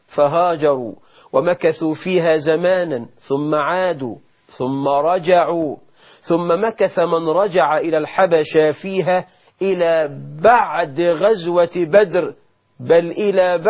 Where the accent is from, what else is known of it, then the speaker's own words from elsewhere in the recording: Egypt; طب جرام الذهب عندنا في مصر الآن بكام؟